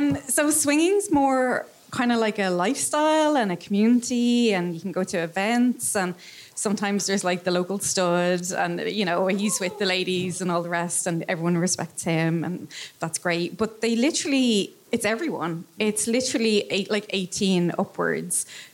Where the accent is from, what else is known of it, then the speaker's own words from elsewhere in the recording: Ireland; But there's one caveat to swinging that we as Irish people especially have to consider, that we're all too small. We all know each other.